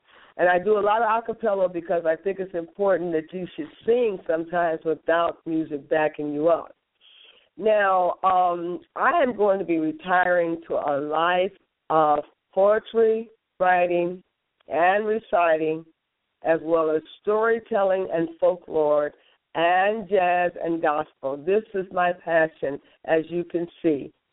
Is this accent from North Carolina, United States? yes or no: no; Gary, Indiana, United States; one of the first places I will be performing will be right here in my hometown in Gary, Indiana